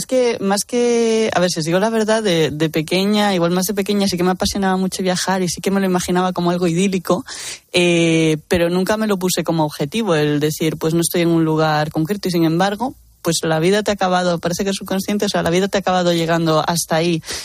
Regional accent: Galicia, Spain; yo que soy gallega, como bien sabéis, era como, tengo mucha morreña, me voy a mi casa.

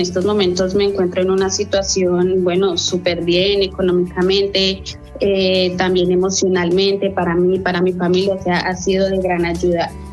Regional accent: Colombia; Soy colombiana.

